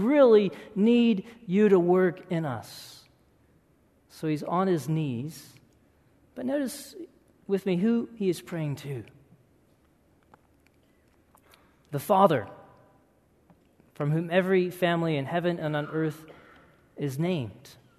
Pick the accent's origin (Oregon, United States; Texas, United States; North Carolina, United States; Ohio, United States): Texas, United States; I am originally from Texas